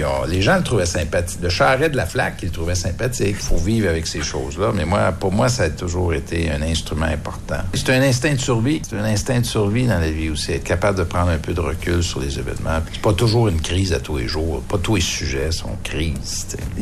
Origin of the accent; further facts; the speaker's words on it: Quebec, Canada; accent: Québécois; Alors, mon accent, je le sais par expérience, là, ils se regardent tous, puis bon, on a notre accent québécois. Alors, je leur ai dit, d'emblée, j'ai dit, d'abord, je veux vous dire une chose. Nous, les Québécois